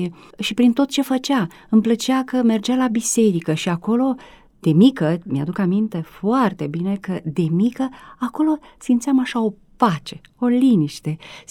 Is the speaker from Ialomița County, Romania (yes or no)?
yes; Patru Frați, Ialomița County, Romania; born there; Da, m-am născut într-o comună care se numește Patru Frați.